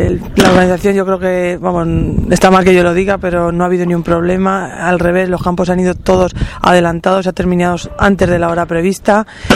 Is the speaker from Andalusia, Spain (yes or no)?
no; Almansa, Castilla-La Mancha, Spain; por celebrarse en mi tierra, en Almansa